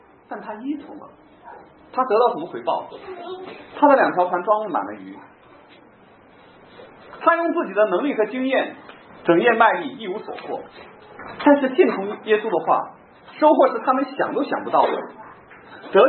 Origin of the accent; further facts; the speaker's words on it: China; 至少圣经没有指着我们中国人说咒诅我们吧